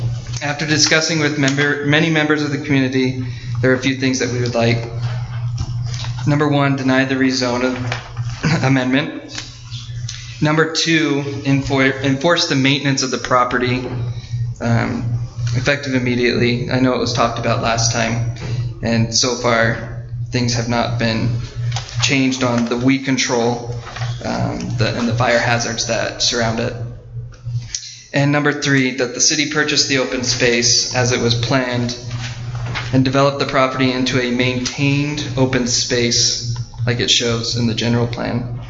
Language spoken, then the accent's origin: English; Cedar Hills, Utah, United States; So I was born and raised in Cedar Hills. Last year I bought the same home I grew up in from my father … who owned the home for 23 years.